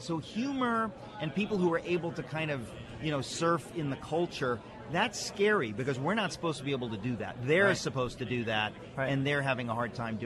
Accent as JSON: {"language": "English", "town": "Danbury", "region": "Connecticut", "country": "United States", "tie": "born or raised there", "said": "Because I grew up in Danbury, Connecticut, and right next door is Newtown, Connecticut"}